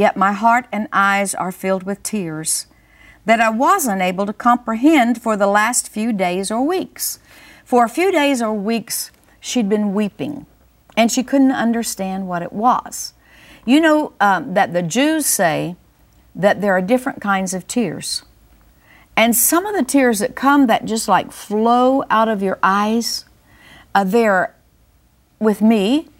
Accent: Kenya; now in United States; I am a Kenyan living here in the United States, and I believe Kenya will be a part

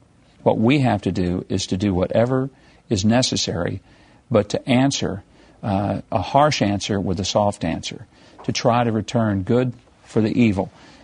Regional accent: Hope, Arkansas, United States; Every Wednesday night, a group of high school students from my hometown of Hope, Arkansas, would just share with us what it means

